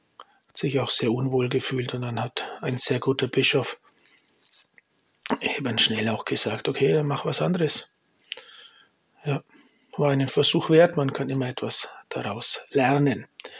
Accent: Germany; Schön, dass wir in Deutschland, meiner Heimat, auch ein Apostelgrab haben.

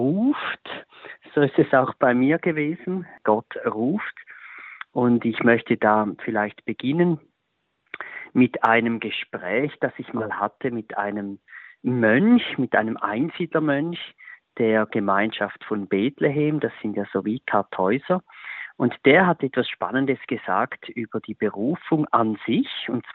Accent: Thurgau, Switzerland; Ich bin im Kanton Thurgau aufgewachsen. Ich muss allerdings sagen, sehr nahe am Kanton St. Gallen, in der Nähe von Wiel.

